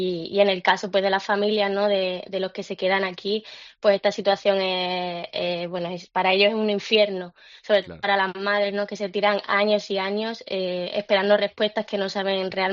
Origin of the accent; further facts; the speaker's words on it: Extremadura, Spain; now in Senegal; Bueno, tengo que decir que soy extremeña, ¿eh?